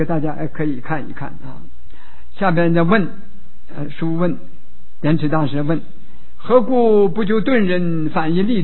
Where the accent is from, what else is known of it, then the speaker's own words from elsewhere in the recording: China; 我们中国人呢，一向就是这样子。